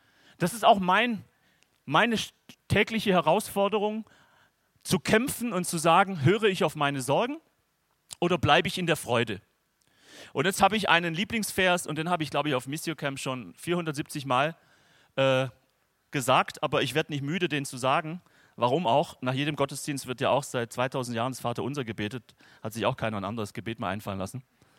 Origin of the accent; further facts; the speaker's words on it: Germany; Ja, ich bin Deutscher, man lacht nicht.